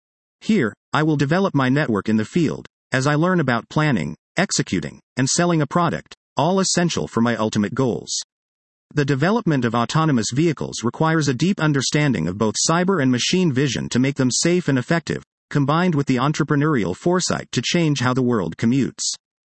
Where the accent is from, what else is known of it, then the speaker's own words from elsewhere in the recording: Israel; Singapore stood in stark contrast to my home country, which despite being a technological leader, lacks a great deal in urban infrastructure. Tel Aviv doesn't even have a subway system yet.